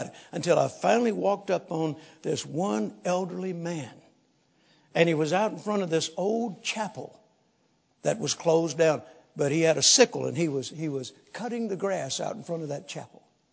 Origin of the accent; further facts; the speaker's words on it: Shreveport, Louisiana, United States; also born or lived in Vicksburg, United States; where I grew up in Shreveport, Louisiana, we moved from Vicksburg to Shreveport when I was a young boy. But I spent my summers in Vicksburg with my grandparents.